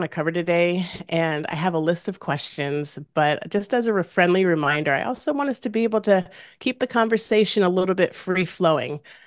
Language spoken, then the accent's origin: English; Washington, District of Columbia, United States; here in my hometown in Washington, D.C.